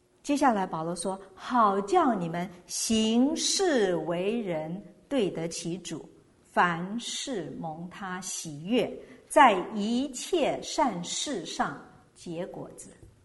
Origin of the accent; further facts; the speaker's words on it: Taiwan; 我们从小在台湾读书的时候